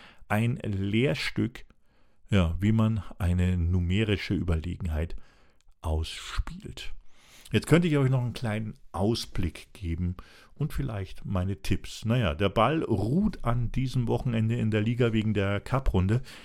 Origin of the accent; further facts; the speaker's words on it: Germany; moved away as an adult; now in Switzerland; ich als Deutscher, der schon über 10 Jahre in der Schweiz lebt, kann Schweizerdeutsch, aber ich rede es ungern. Ich bin Hochdeutsch erzogen worden und seit über 40 Jahren rede ich Hochdeutsch.